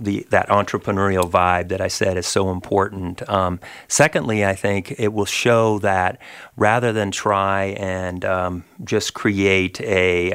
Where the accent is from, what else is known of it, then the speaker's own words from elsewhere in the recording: San Diego, California, United States; now in Jacksonville, United States; When I was hired in 2011, I'm originally from San Diego.